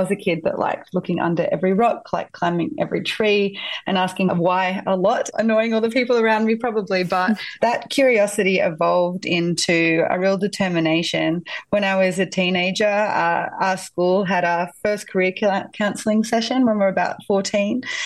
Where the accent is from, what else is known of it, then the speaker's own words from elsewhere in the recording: Australia; I never thought I'd have the chance to do so representing my home country.